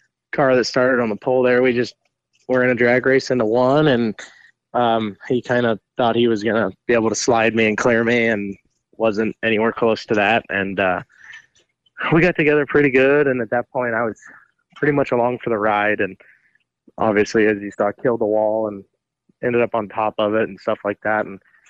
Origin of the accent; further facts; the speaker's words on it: West Coast, United States; I guess we're both from the West Coast